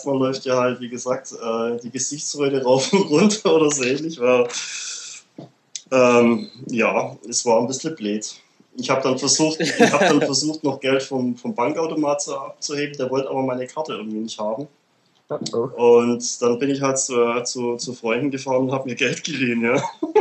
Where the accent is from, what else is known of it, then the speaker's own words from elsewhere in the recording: Bavaria, Germany; Ich bin ja selber Bayer.